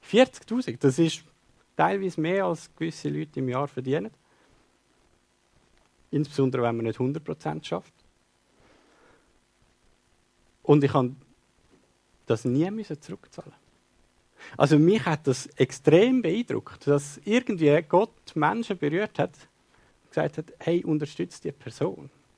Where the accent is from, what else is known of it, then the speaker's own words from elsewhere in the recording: Switzerland; ich glaube, manchmal sind wir Schweizer da ganz ähnlich.